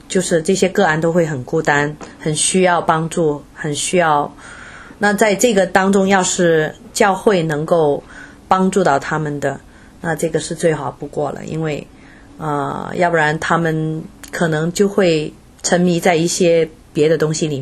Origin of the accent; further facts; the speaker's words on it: Hong Kong; first language Cantonese; Chinese is a second language; moved away as an adult; also born or lived in United Kingdom; now in United States; 我是香港出生，香港长大的，我自己是北方人，可是因为在香港出生，香港长大，所以那个一般都是讲广东话哈，所以我的国语真的差点